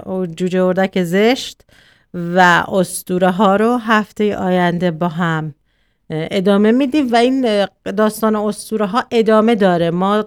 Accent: Iran; moved away; مخصوصا ما که خارج از ایران هستیم به دلیل اینی که مسئله زبان داریم خیلی زیاد، مسئله در واقع زبان مادری داریم

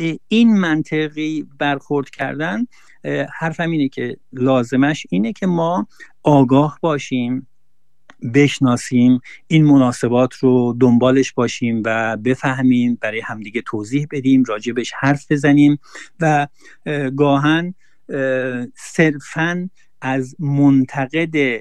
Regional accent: Iran; now in Sweden; ما نمیتونیم بگیم که بله ما مهاجریم، ما ایرانی هستیم، اصلا سوئد به ما چه ارتباطی داره.

